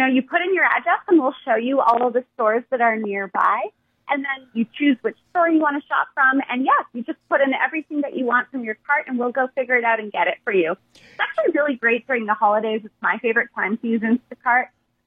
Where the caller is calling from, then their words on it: San Francisco, California, United States; I'm calling you from San Francisco.